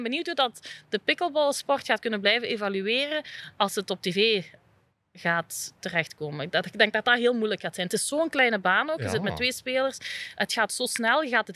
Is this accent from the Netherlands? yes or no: no; Wilrijk, Flanders, Belgium; we zijn in Wilrijk opgegroeid op de federatie.